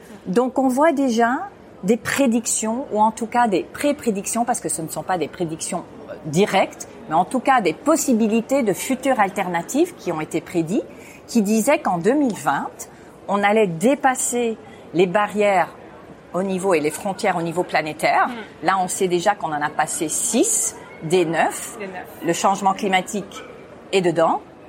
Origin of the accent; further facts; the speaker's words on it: San Francisco, California, United States; French is a second language; Moi, je viens de San Francisco